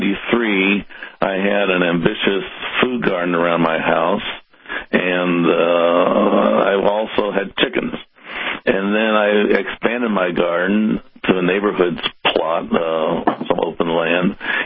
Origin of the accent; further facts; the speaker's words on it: Missouri, United States; Where I grew up in Missouri, we had a half an acre lawn, and that was a small lawn.